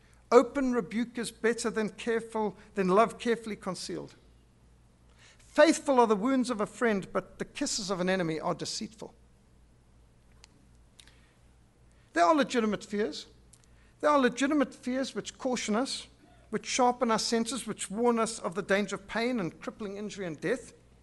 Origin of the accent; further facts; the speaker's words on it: Zimbabwe; I was brought up in Rhodesia where we still had the old type education.